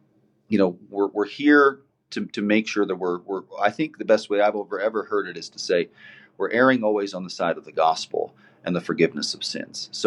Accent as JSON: {"language": "English", "region": "South Dakota", "country": "United States", "tie": "born or raised there", "said": "you know, born and raised in South Dakota"}